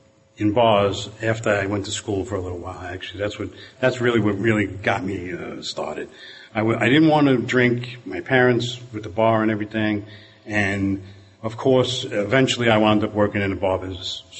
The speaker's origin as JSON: {"language": "English", "town": "Brooklyn", "region": "New York", "country": "United States", "tie": "born or raised there", "moved": "yes", "lives_now": "Dumont, United States", "said": "I grew up in Brooklyn and moved up to Jersey about 30 years ago."}